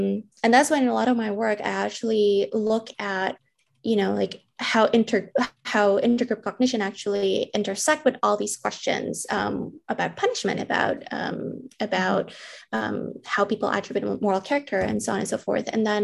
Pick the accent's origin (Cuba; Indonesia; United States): Indonesia; Jakarta; So I grew up in Indonesia, in Jakarta, when I was 9 or 10.